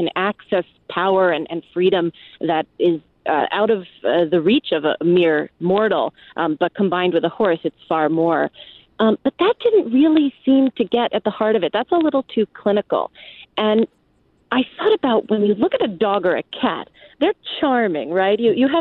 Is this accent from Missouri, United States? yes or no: no; New York City, New York, United States; I'm born and raised in New York City. I'm the daughter of a Holocaust survivor and an immigrant.